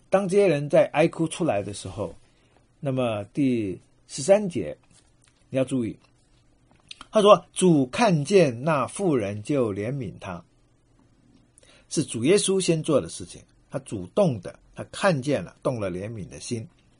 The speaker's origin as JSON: {"language": "Chinese", "country": "China", "said": "这是可能我们中国人很习惯一个木头的棺木"}